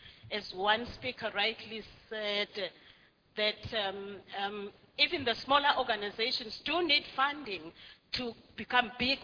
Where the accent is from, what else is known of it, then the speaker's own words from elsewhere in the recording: Eswatini; from Swaziland